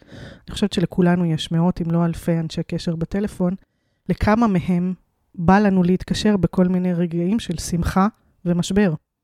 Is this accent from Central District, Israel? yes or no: yes; Rehovot, Central District, Israel; לפני 12 שנה, כשהייתי בת 38, היום אני בת 50, חזרתי לעיר הולדתי, רחובות, אחרי הרבה מאוד שנים שלא גרתי בה